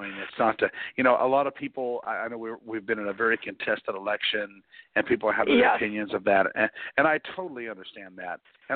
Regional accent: United States; It was based on that I'm an American, and I just wanted to honor my country

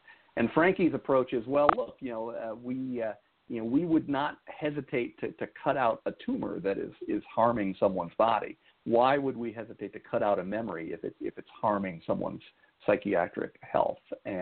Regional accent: California, United States; And, and I grew up in the Bay Area near San Francisco.

